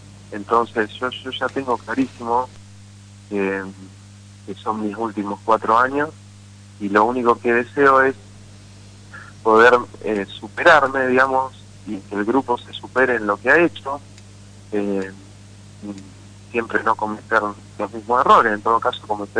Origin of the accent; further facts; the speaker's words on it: Argentina; yo ahí te hablo como argentino, como vecino.